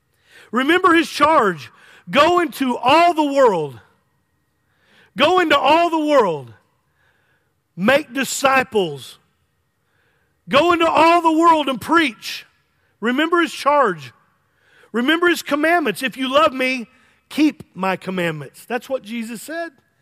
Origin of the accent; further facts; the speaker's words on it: United States; As an American, I have a right to wave my flag